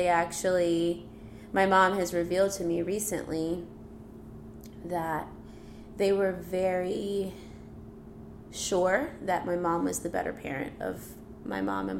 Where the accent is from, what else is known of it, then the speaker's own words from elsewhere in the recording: Albany, Georgia, United States; I grew up in Albany, Georgia. That is 3 hours south of where we are right now in Atlanta. And that's a very rural area where it's segregated.